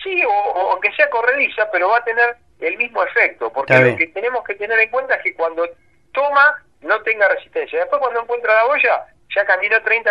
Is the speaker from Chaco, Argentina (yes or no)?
no; La Plata, Buenos Aires Province, Argentina; aquellos que somos del Partido de la Plata, de Buenos Aires, estamos a 150, 200 kilómetros